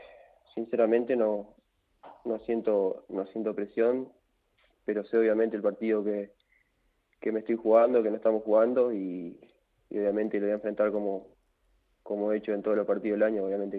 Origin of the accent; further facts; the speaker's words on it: Salto, Uruguay; born there; Sí, nací en Salto, a 7 kilómetros del centro, digamos, Salto.